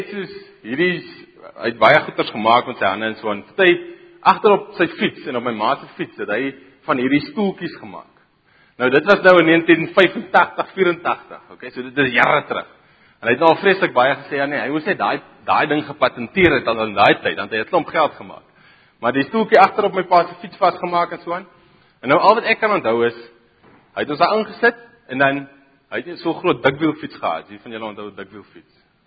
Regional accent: Karoo, South Africa; dit is gebore en getoe daar in die Karoo, waar ek groot geword het.

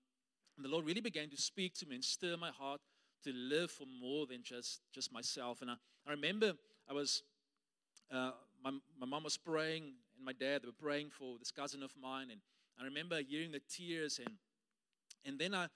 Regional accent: Beaufort West, Western Cape, South Africa; I grew up in Beaufort West

